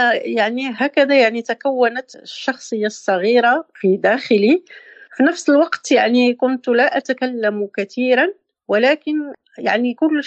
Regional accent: Casablanca, Casablanca-Settat, Morocco; نشأت في، ليس في الدار البيضاء بالضبط، ولكن في حي يسمى حي الأميرة للمريم أو حي للمريم آنذاك، يعني كان حيا خارج خريطة الدار البيضاء، لا يعترف به ولا يعرفه

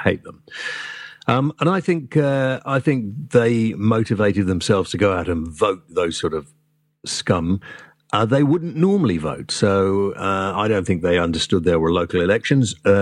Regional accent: Wales, United Kingdom; I'm a Welshman

